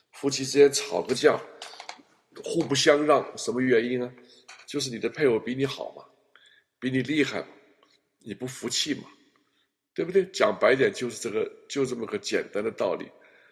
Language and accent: Chinese; China; 我从小在中国大陆成长，又经过文化大革命